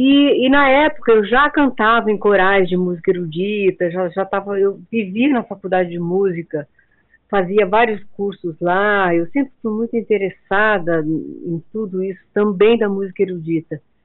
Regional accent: Ourinhos, São Paulo, Brazil; now in São Paulo, Brazil; em São Paulo há bastante tempo já, há quase 50 anos. Eu sou de Ourinhos, interior do estado de São Paulo, bem na divisa de São Paulo com Paraná.

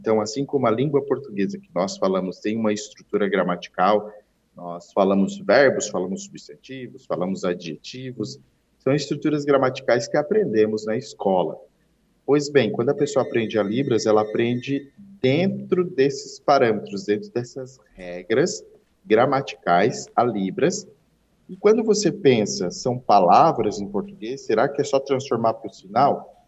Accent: Criciúma, Santa Catarina, Brazil; now in Sombrio, Brazil; que eu moro em Sombrio hoje, né? Uhum. Sou natural de Criciúma.

